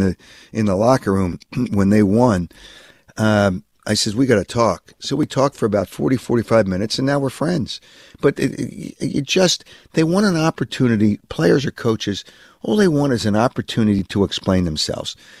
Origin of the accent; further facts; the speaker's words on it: Philadelphia, Pennsylvania, United States; Born and raised in Philadelphia. It is such a terrible city right now.